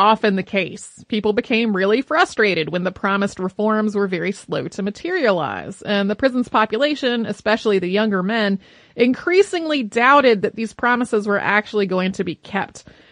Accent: Marion, Massachusetts, United States; now in Newport, United States; I grew up in Marion, Massachusetts, which is the town the captain of the Mary Celeste, Benjamin Briggs, was also from.

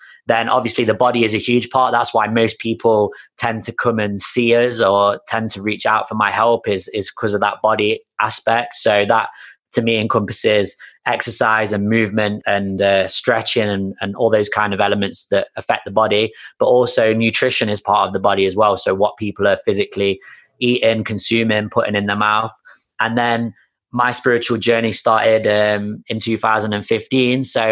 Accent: Nottingham, East Midlands, United Kingdom; I opened my own gym here in my hometown of Nottingham in the UK.

